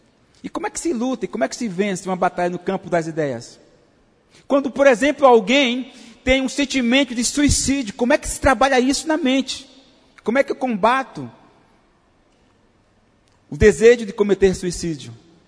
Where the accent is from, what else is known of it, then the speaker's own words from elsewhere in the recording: Maceió, Alagoas, Brazil; Eu passei um tempo morando na Bahia e os meus colegas diziam assim: rapaz, vamos para a praia. Eu falei: bicho, eu não vou sair da minha terra, Maceió, para tomar banho de praia aqui.